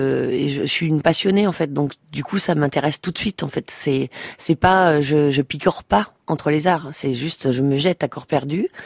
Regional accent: Camembert, Normandy, France; Pourtant je viens de la Normandie, à Camembert

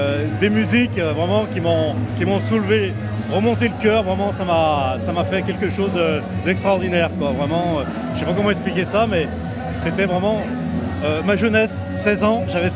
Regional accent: Carmaux, Occitanie, France; donc on vient de Crémaux

